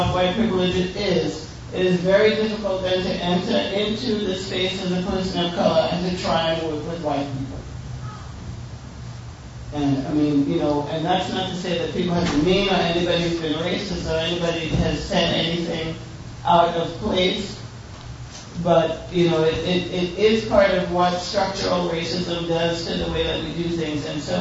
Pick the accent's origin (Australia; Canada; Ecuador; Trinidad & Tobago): Trinidad & Tobago; because I'm speaking as a Trinidadian, which is what I am.